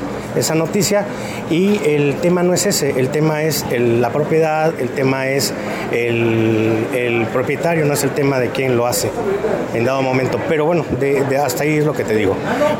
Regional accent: Veracruz, Mexico; De aquí soy de Veracruz, aquí vive mi familia, aquí trabajo.

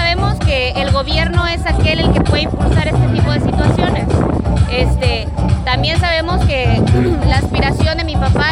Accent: Veracruz, Mexico; porque me siento muy veracruzana, amo Veracruz

